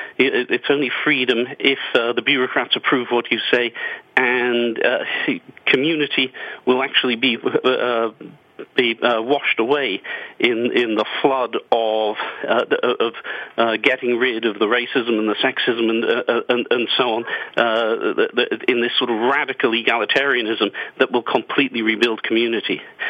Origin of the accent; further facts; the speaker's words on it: England, United Kingdom; I grew up in England when things were still run in a socialist fashion, and it was a dreary, dreary place.